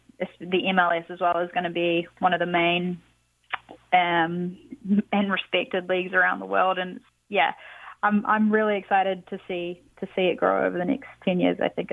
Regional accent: New Zealand; And in New Zealand, in my home country, you know, friends and family members that have never been interested in soccer before are watching

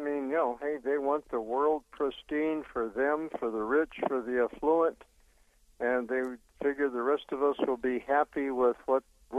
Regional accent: Missouri, United States; I want to do a quick thank you to my home state of Missouri.

